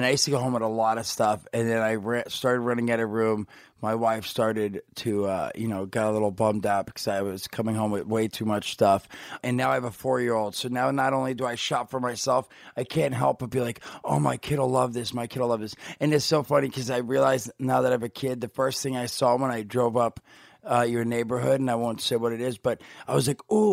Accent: New Jersey, United States; I grew up in Jersey, and right down the road was like the Olive Garden and all the different, you know, restaurants we'd check out.

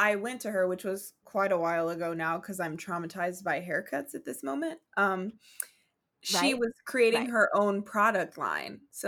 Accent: Oklahoma, United States; And I grew up in Oklahoma, though.

